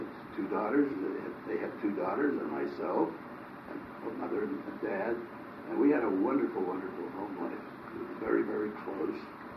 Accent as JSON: {"language": "English", "town": "Pittsburgh", "region": "Pennsylvania", "country": "United States", "tie": "born there", "said": "I was born in the Hill"}